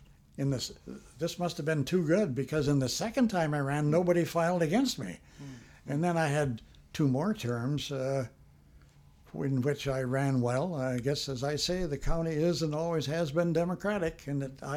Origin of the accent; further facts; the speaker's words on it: Appleton, Wisconsin, United States; he assembled a group of people in Appleton, and I helped them build this station in my hometown.